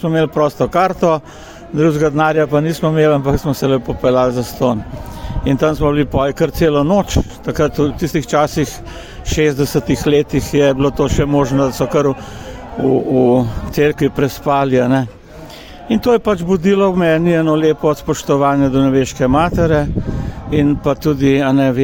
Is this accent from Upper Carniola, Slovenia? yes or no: yes; Bohinj, Upper Carniola, Slovenia; od majhnih nog smo romali radi na Brezje, iz Bohinje, jaz sem iz Bohinja.